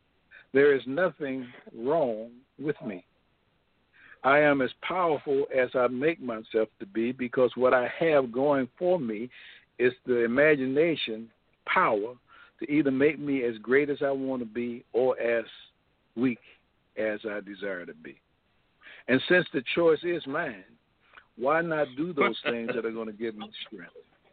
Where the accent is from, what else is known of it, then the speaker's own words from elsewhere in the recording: Miami, Florida, United States; born there; I can tell you I was born in Miami, Florida. I can tell you the hospital that I was born in.